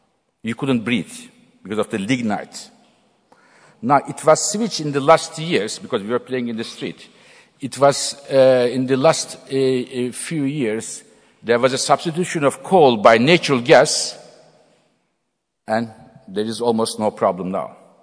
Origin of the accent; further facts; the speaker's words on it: Ankara, Turkey; English is a second language; I can tell you, I was raised in Ankara, and I was till a certain age, I was playing football in the street.